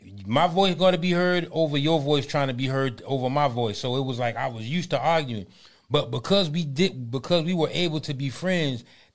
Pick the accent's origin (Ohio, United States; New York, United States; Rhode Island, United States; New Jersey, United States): New York, United States; Brooklyn; I'm from Brooklyn. So I know how we used to fight and then go shoot basketball or play pool right after we fought.